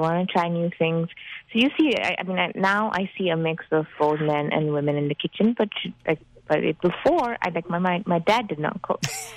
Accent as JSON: {"language": "English", "country": "Bangladesh", "said": "in my culture, which is I'm from Bangladesh, and men don't usually cook."}